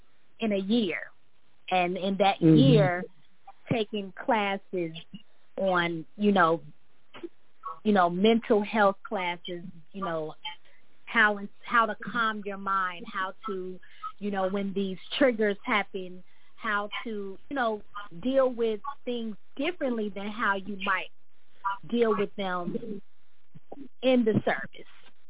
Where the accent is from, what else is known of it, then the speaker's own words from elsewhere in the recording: Chicago, Illinois, United States; I'm from Chicago.